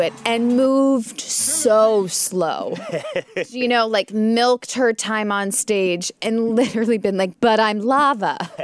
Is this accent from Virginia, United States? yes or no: no; New Jersey, United States; born there; she hated the fact that I was born in New Jersey.